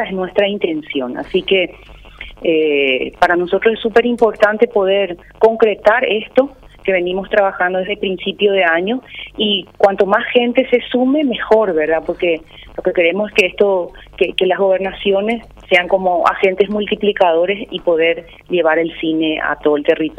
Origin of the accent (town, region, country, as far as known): Paraguay